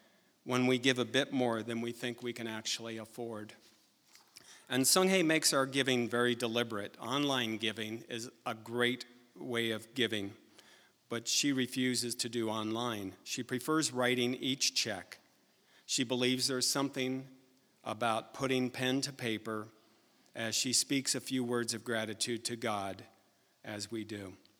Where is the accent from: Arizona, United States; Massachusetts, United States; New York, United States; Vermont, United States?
Arizona, United States; Phoenix; We're approaching our 70s, so I have to speak quickly. I was born in Phoenix in the 50s, one of eight